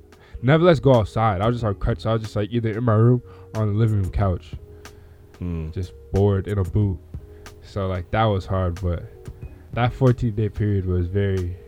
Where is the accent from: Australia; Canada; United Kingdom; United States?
Canada; I'm a kid from Canada